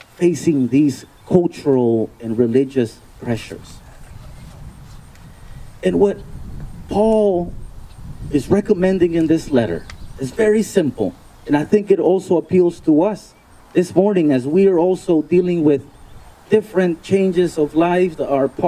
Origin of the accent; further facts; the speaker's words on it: the South, United States; I'm from the South, so I've heard different accents all around.